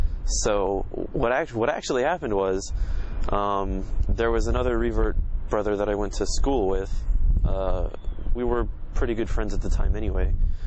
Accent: Orlando, Florida, United States; I'm from Florida in the United States, the Orlando area, you know, outside Orlando. I'm 24 years old.

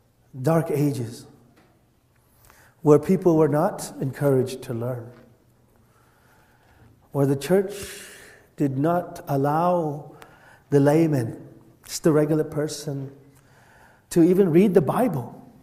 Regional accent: Vietnam; I'm from Vietnam. I was born in Vietnam. My parents were born in Vietnam. My grandparents were born in Vietnam. My great-grandparents were born in Vietnam. My great-great-grandparents were born in Vietnam, and they were all Muslims.

